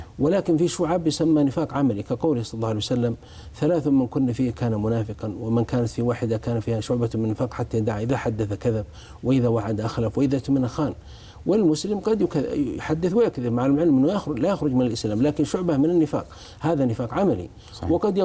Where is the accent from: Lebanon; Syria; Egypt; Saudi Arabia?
Saudi Arabia; عندنا في السعودية